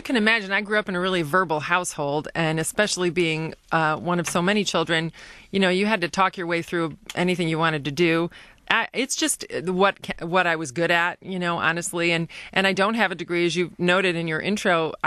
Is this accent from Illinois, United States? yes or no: no; Detroit, Michigan, United States; also born or lived in East Lansing; And I grew up actually in Detroit till I was about 10. And then we moved to East Lansing